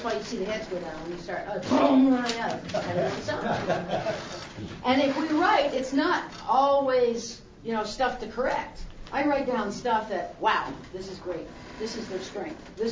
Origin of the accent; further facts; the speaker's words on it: Harleysville, Pennsylvania, United States; I'm from Harleysville, Pennsylvania, right outside Philadelphia.